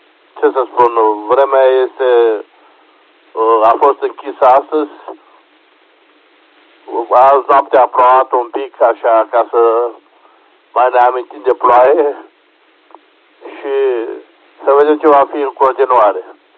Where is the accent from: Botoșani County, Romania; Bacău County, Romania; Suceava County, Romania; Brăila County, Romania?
Brăila County, Romania; Brăila; din Brăila